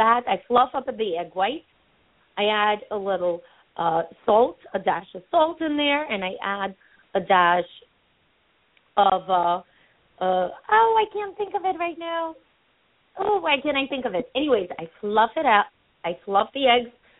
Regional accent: Ukraine; English is a second language; moved away; I was born in Ukraine. I was brought up eating a crepe with black caviar.

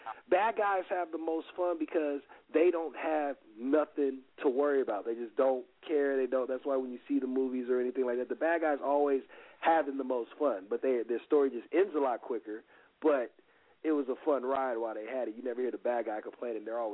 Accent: Los Angeles, California, United States; Like I said, I'm born and raised in LA. And I'm still here

